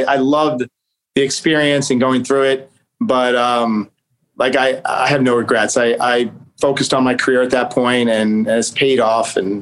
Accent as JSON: {"language": "English", "town": "Staten Island", "region": "New York", "country": "United States", "tie": "born or raised there", "said": "I grew up in Staten Island, like I said, all my uncles and grandfather and everyone like into horses."}